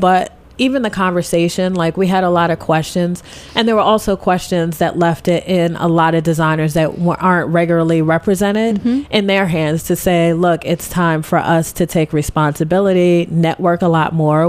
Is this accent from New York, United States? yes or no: yes; Bronx, New York, United States; I grew up in the Bronx.